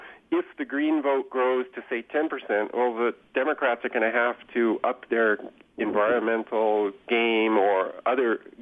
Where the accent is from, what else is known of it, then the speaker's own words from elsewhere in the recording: Canada; I should confess, I'm actually Canadian, so I'm just interested in this because.